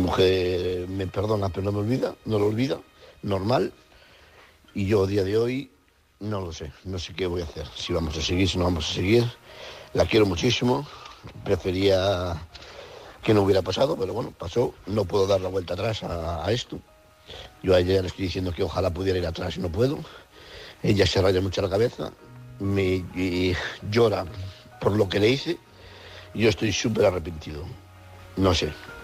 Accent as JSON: {"language": "Spanish", "town": "Madrid", "region": "Community of Madrid", "country": "Spain", "said": "soy de Madrid."}